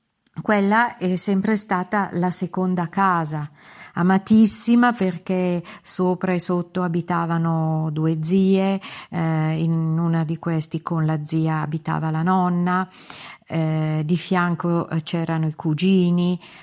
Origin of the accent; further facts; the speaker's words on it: Lomnago, Lombardy, Italy; also born or lived in Varese; Io sono nata a Varese, ma ho vissuto fino ai 6 anni a Lomnago, perché la famiglia sia di mia mamma che di mio papà sono di Lomnago.